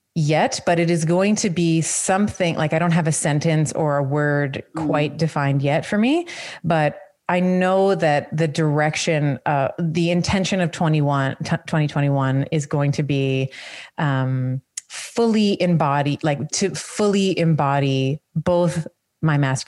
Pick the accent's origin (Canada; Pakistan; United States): Canada; But as a Canadian, it ships from the States and I pay duties on it and whatever, whatever.